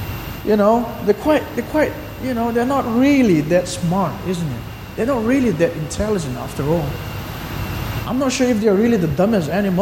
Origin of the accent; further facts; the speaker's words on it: Manipur, India; growing up in Manipur, in a place like Manipur, you get to experience a lot of challenges.